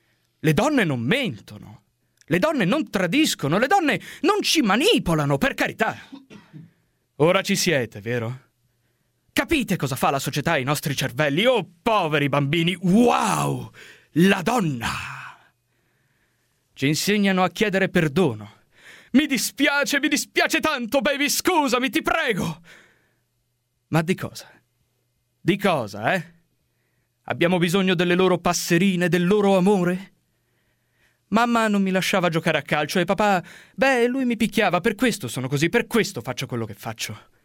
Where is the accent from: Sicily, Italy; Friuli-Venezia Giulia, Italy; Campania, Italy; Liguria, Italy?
Liguria, Italy; Varazze; now in Rome, Italy; ho 25 anni, vengo da Varazze in provincia di Savona.